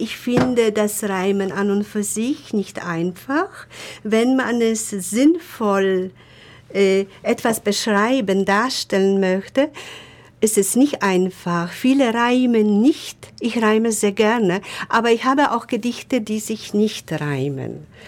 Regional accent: Poland; German is a second language; now in Germany; Ich konnte nicht kein Deutsch sprechen. Und ich bin in Polen aufgewachsen, in einem völlig kommunistischen Staat.

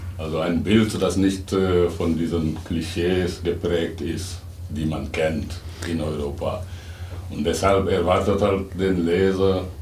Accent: Senegal; German is a second language; moved away as an adult; now in Germany; Ich komme aus Senegal und bin aber seit über 20 Jahren in Deutschland. Da ich halt in Senegal Germanistik studiert hatte, habe ich halt hier weitergemacht. Und jetzt lebe ich halt im Münsterland.

